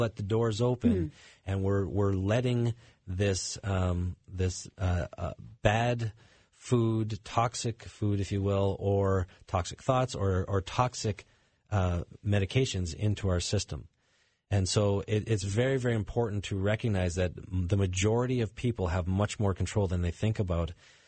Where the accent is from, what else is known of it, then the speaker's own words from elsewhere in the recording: Canada; now in United States; And growing up in Canada